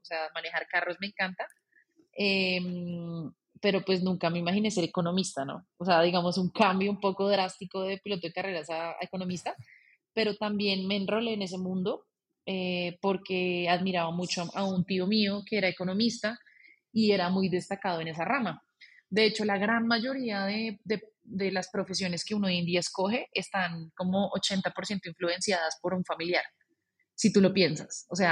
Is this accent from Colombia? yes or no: yes; Cartagena, Bolívar, Colombia; born there; Nací en Cartagena, tengo 31 años